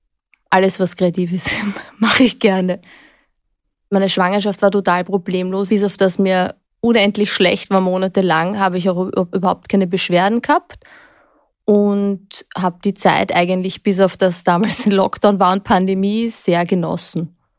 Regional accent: Vienna, Austria; Ich bin in Wien aufgewachsen und ich liebe Wien noch sehr, den Wiener Schmäh und überhaupt, was wir da alles so haben.

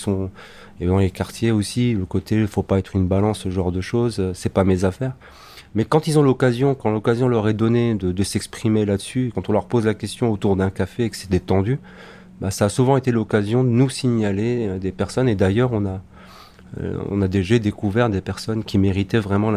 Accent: Grand Est, France; mais je suis né ici, j'ai grandi ici, je suis alsacien.

